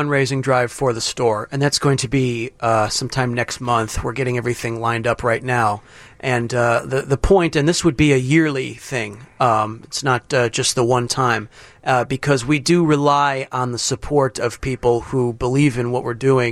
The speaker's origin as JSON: {"language": "English", "town": "Chicago", "region": "Illinois", "country": "United States", "tie": "born or raised there", "said": "I'm from Chicago."}